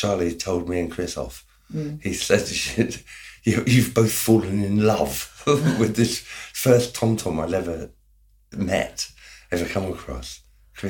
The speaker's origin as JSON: {"language": "English", "region": "Wales", "country": "United Kingdom", "said": "they knew we came from Wales, and they knew there were mines, or had been mines, in South Wales."}